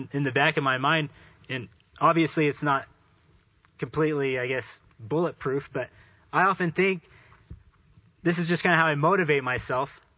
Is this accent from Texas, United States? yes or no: yes; Dallas, Texas, United States; Actually, the congregation I grew up in was the DFW Church, because I grew up in Dallas in the Fort Worth area.